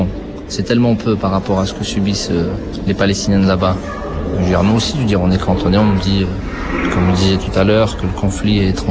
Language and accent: French; Clermont-Ferrand, Auvergne-Rhône-Alpes, France; Moi, je suis Clermontois, je suis d'Auvergne. Je suis ici que depuis un an et demi, je vis dans une cité universitaire.